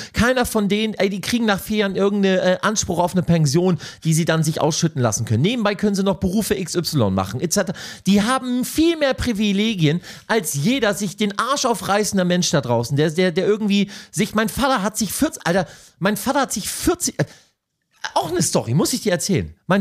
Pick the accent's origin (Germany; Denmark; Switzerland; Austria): Germany; Leipzig, Saxony; born there; also wir kommen ja ursprünglich aus dem Osten, so, wir sind ja in Leipzig, also ich bin in Leipzig geboren, mein Papa ist damals von Stade rüber in den Osten